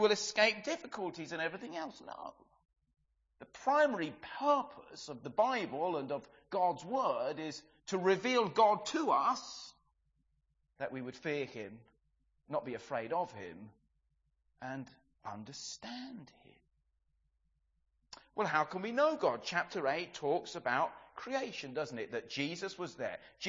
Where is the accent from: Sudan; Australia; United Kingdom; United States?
United Kingdom; England; Some of us would have read it and will probably maybe mumble amen because we're English